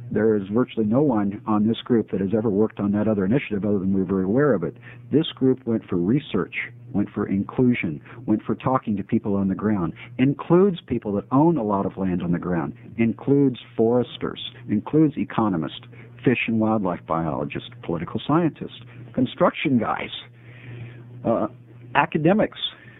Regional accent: Medford, Oregon, United States; I'm from the Medford area, where trees grow a lot slower than they do up here in the rainy north.

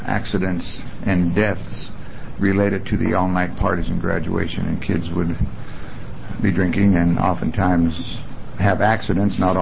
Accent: Montana, United States; And when I grew up in Montana, I had a friend whose family made wine

